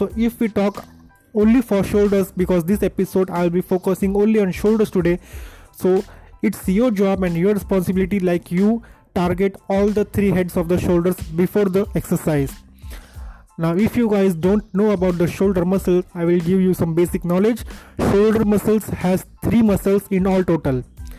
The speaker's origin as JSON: {"language": "English", "town": "Mumbai", "region": "Maharashtra", "country": "India", "said": "I am from Mumbai, India"}